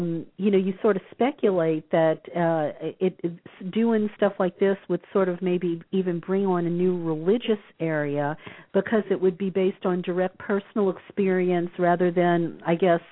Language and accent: English; Bible Belt, United States; You know, I grew up in the Bible Belt, and I never had a mystical experience as a Catholic